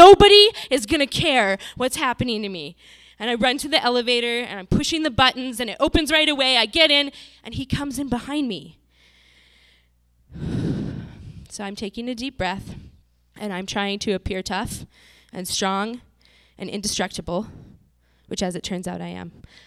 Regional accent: Montana, United States; I'm from Montana. We don't really get very big here. And not only that, but I'm really from small town Montana, so I was pretty naive.

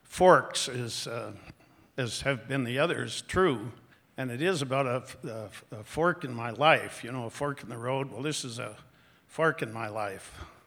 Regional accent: Butte, Montana, United States; now in Missoula, United States; although Carol and I have been so lucky to live in Missoula the past 20 years. I'm actually from Butte.

